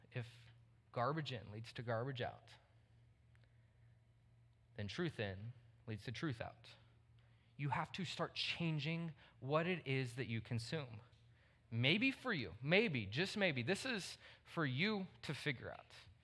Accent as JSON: {"language": "English", "region": "Texas", "country": "United States", "said": "But I'm from Texas, though"}